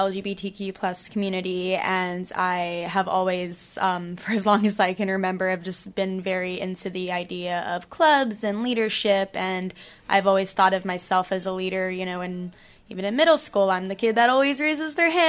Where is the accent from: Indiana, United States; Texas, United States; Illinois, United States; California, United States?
California, United States; Los Angeles; I am 20. I'm from Los Angeles.